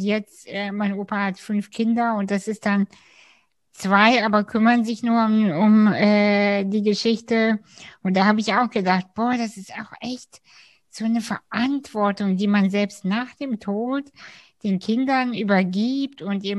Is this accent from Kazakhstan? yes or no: yes; Kazakhstan; ich bin ursprünglich aus Kasachstan